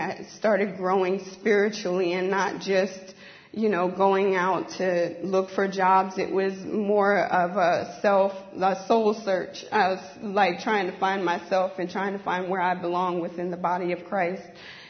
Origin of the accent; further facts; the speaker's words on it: East Coast, United States; I was carrying my bags in these hills in Washington. I'm from East Coast, okay?